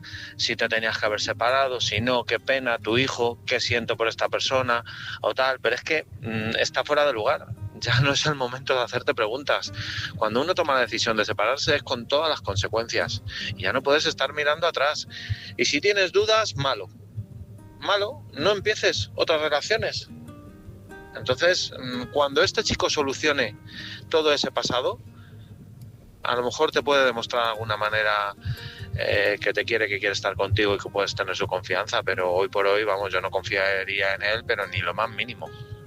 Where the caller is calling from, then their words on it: Madrid, Community of Madrid, Spain; de Madrid.